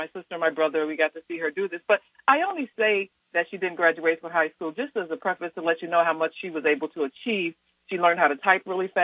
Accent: Chicago, Illinois, United States; But I grew up in Chicago not realizing that we were technically poor until I saw it on the news one day when they showed the income.

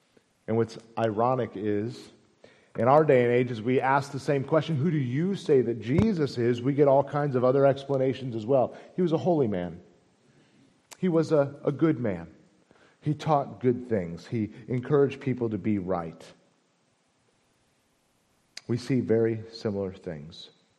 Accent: St. Louis, Missouri, United States; I'm not from the South, I'm from St. Louis. I enunciate, so y'all's a little difficult.

